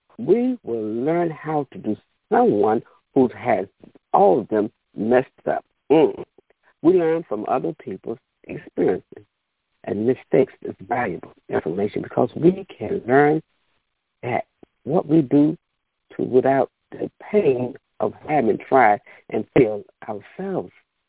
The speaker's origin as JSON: {"language": "English", "town": "Sanford", "region": "North Carolina", "country": "United States", "said": "And I am from North Carolina, Sanford, North Carolina."}